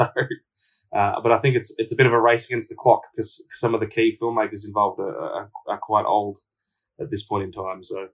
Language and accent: English; Australia; I am from Australia